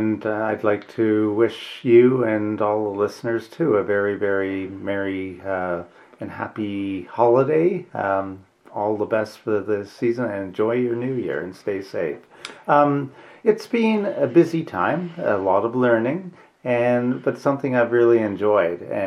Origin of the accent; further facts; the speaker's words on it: Ottawa, Ontario, Canada; Well, I was born in Ottawa way back in the old times, and grew up in basically the suburbs of Ottawa. At that time it was Nepean, but it was very different than what it looks like today. We were out in what's considered the Green Belt and quite isolated